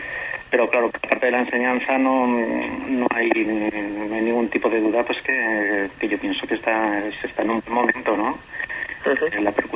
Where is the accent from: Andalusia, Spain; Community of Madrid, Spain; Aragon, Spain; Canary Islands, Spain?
Aragon, Spain; empecé con las bandas de música, en la banda de mi pueblo exactamente, de Ayur, en Zaragoza.